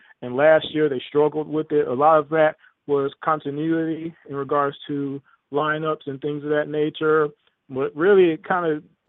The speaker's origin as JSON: {"language": "English", "town": "Queens", "region": "New York", "country": "United States", "tie": "born there", "said": "I can get some Knicks fans on. I was born in Queens."}